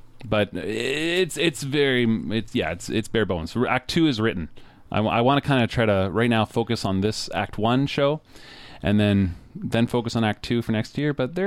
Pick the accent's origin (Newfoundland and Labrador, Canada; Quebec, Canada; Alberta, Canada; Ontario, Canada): Ontario, Canada; London; born there; also born or lived in Oakville; I'm from all over the place. I was born in London, Ontario.